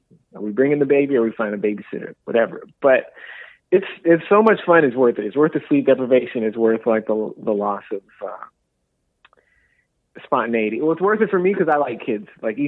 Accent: Canada; it's a lot of growing up stories about growing up in Canada, but it's also about growing up black. Like for me, it's about growing up black and American in Canada with two halves of your family that don't get along.

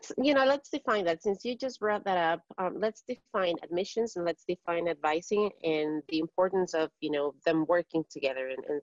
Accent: Ecuador; English is a second language; moved away as an adult; now in United States; I'm from Ecuador, and when I first arrived to this country

